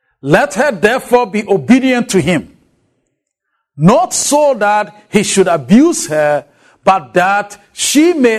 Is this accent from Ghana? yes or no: yes; Ghana; now in United States; I grew up in Ghana, where actually buying flowers for women was not part of the culture that I was growing up with.